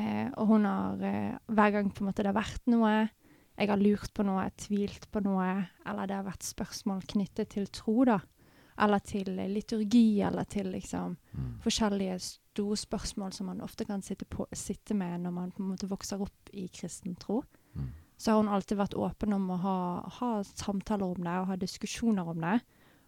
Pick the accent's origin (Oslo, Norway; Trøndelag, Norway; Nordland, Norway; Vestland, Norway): Vestland, Norway; Bergen; jeg har vokst opp I Bergen. Vokst opp halvbarndommen på Sandsli. Og så flyttet vi til byen når jeg var rundt 11-12. Og så har bodd opp, jeg har vokst opp som halvt byjente.